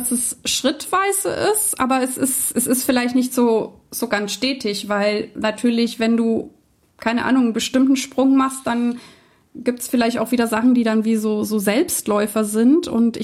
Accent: Nuremberg, Bavaria, Germany; Und dann kehrte ich zurück nach Deutschland. Und ich bin ja in Franken groß geworden, bei Nürnberg.

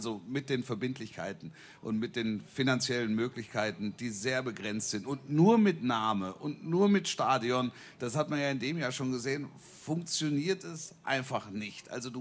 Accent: Baden-Württemberg, Germany; Ich bin da ganz in der Nähe groß geworden.

